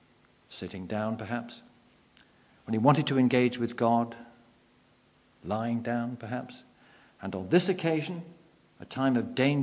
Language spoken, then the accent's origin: English; Torquay, South West England, United Kingdom; when Sal and I were living in Torquay, that's where I come from Fawlty Towers land